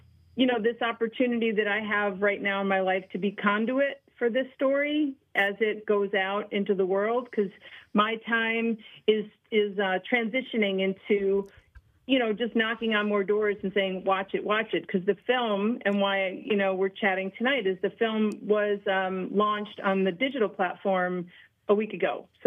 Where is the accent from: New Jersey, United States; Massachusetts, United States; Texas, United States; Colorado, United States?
New Jersey, United States; I'm just from New Jersey, so that's.